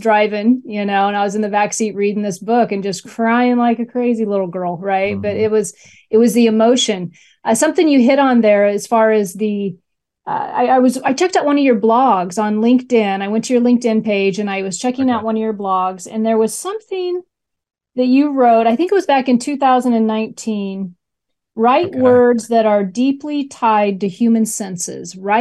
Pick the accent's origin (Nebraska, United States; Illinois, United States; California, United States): Nebraska, United States; And then we got to go to state, which I was raised in Nebraska, so it was like Lincoln.